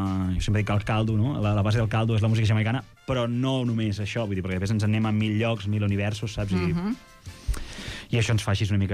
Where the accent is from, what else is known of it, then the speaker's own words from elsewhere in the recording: La Bisbal, Catalonia, Spain; Dos som de la Bisbal, perquè el meu germà és el bateria